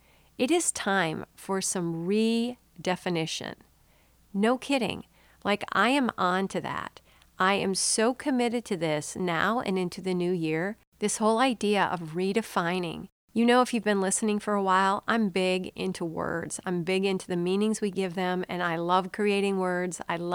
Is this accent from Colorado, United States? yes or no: no; Minnesota, United States; Growing up in Minnesota, it was the one place where we could escape the winter, cold and snow